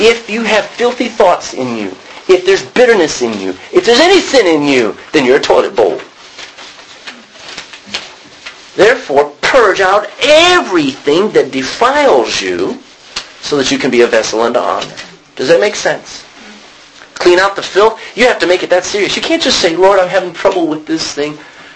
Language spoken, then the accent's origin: English; Texas, United States; I'm a Texan. That didn't make me honorable. I'm an American. I'm Irish.